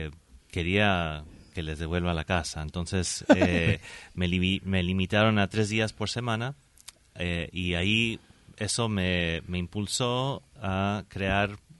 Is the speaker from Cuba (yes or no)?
no; Chicago, Illinois, United States; Yo de Estados Unidos.